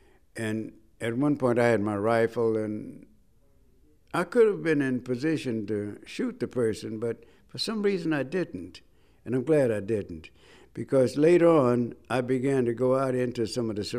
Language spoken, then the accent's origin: English; South Carolina, United States; He was from my home state of South Carolina.